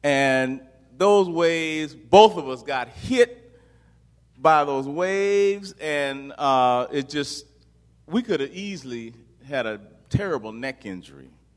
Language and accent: English; Bakersfield, California, United States; You know, I'm from Bakersfield.